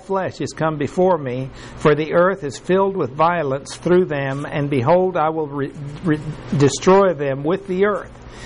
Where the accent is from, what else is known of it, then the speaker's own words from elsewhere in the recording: Texas, United States; born there; And I was born in Texas.